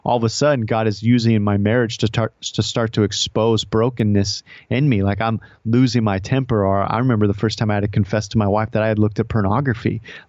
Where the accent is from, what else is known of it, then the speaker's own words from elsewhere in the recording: Stockton, California, United States; I grew up in Stockton, California, highest crime rate, highest violent crime rate, it's just more murders per capita than anywhere.